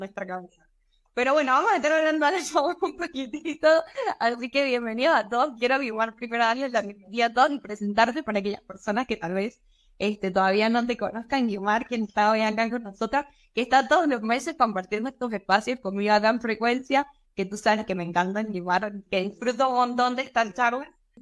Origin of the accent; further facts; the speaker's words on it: Venezuela; moved away; yo que soy venezolana, que emigré hace un montón de tiempo